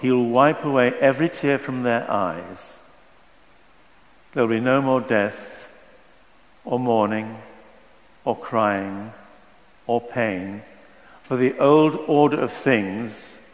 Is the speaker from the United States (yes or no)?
no; Hexham, North East England, United Kingdom; I was in my hometown of Hexham